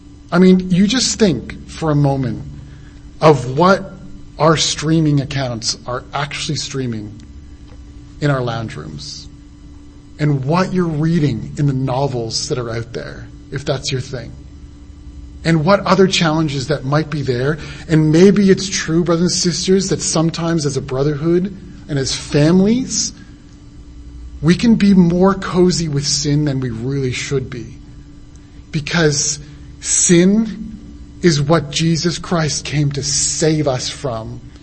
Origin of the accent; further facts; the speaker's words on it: Canada; I didn't because I'm Canadian.